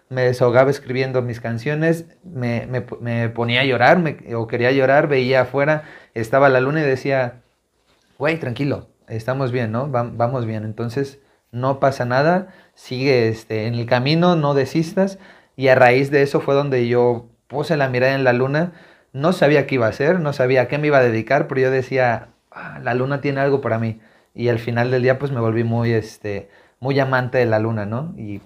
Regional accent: Chilpancingo, Guerrero, Mexico; now in Mexico City, Mexico; me pude haber quedado en Chilpancingo

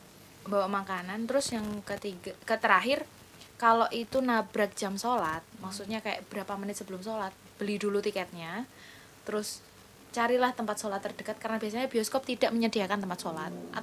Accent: Yogyakarta, Special Region of Yogyakarta, Indonesia; Berarti kita orang Jogja harus membiasakan itu.

